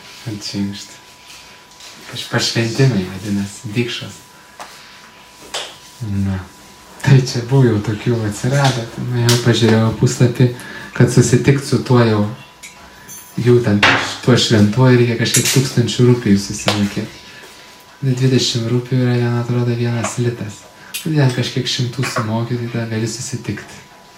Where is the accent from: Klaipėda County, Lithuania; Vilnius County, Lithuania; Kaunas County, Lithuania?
Kaunas County, Lithuania; Kaunas; Aš tai augau Kaune, praktiškai visą laiką Kaune. O po to gamtoj gyvenau, dabar vėl gamtoj gyvenu.